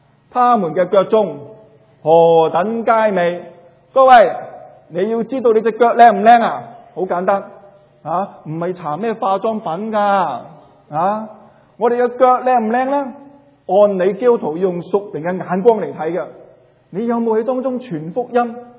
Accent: Guangdong, China; 呢啲系我哋广东人嗰啲用词嚟㗎

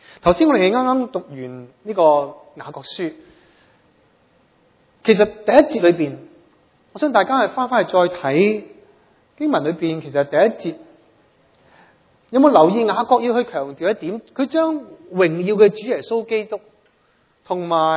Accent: Canada; 我哋加拿大人咧，基本上咧，真系都谂住佢哋攞金牌。

